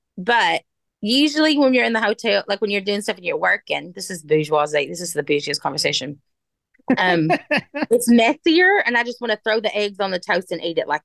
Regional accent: Judsonia, Arkansas, United States; then they kind of left and they went to Searcy High School and I went to Riverview High School. So I grew up in Judsonia.

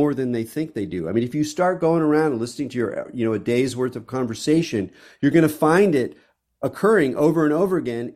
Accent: California, United States; I write about California weirdness partly because I'm a Californian.

